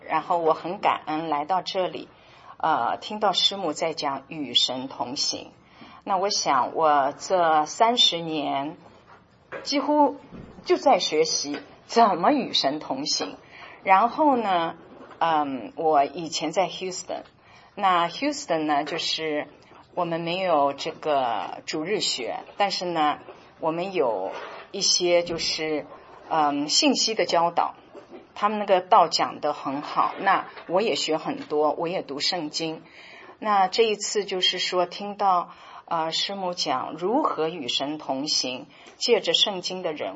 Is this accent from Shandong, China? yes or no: no; Shanghai, China; 因为我是在上海长大的，那个时候竞争很强烈